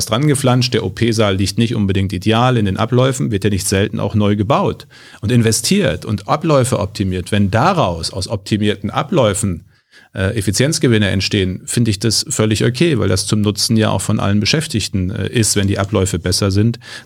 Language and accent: German; North Rhine-Westphalia, Germany; Ich komme ja aus dem Münsterland